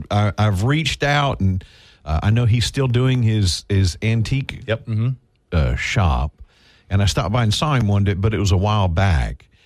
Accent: Shreveport, Louisiana, United States; born there; Because I was born in Shreveport, but my mom was an Air Force brat born in Columbus, Ohio.

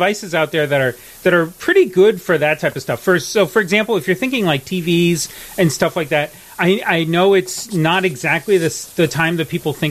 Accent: San Francisco, California, United States; There's actually the one in San Francisco. I'm from San Francisco.

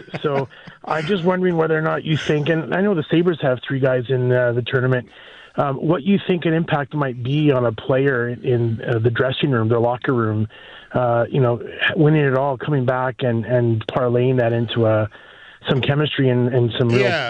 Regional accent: Canada; obviously being a Canadian, I'm pulling for Team Canada.

